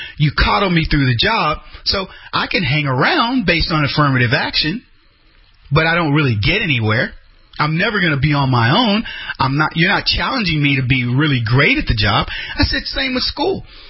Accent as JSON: {"language": "English", "town": "St. Louis", "region": "Missouri", "country": "United States", "said": "she lived in St. Louis. I was from St. Louis."}